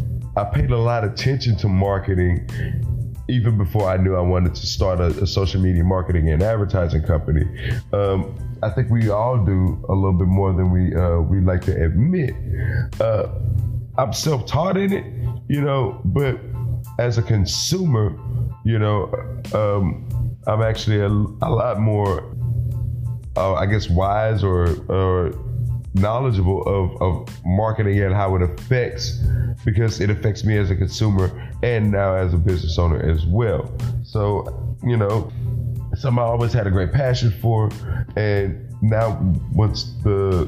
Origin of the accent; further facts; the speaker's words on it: Houston, Texas, United States; a little bit of background on me is I grew up in East Houston and went to North Shore High School